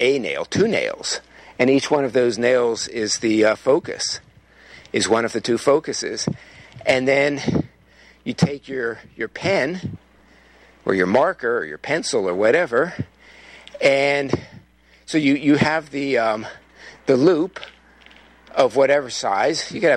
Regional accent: United States; I'm using miles because I'm an American.

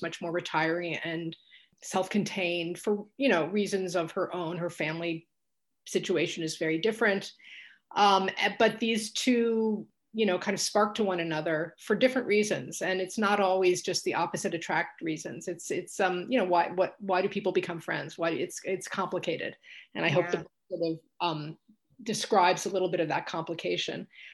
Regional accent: New York City, New York, United States; I grew up in New York City, actually, in which case I took public transportation, you know, quite early on.

